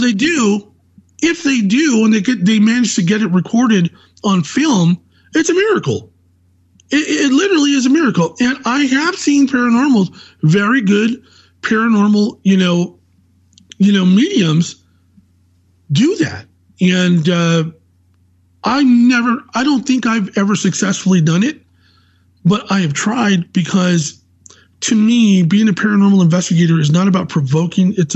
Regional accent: San Jose, California, United States; You know, I grew up in the Bay Area. I'm a native to the Bay Area. I was born in San Jose, California.

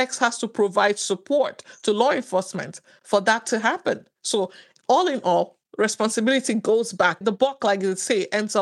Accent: Nigeria; I'm Nigerian

